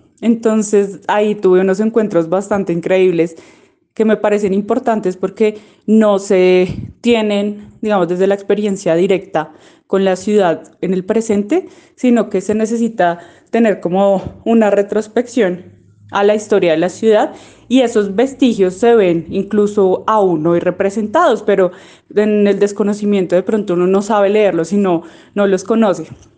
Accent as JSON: {"language": "Spanish", "region": "Bogotá", "country": "Colombia", "said": "representar esas vivencias como ciudadana, como bogotana"}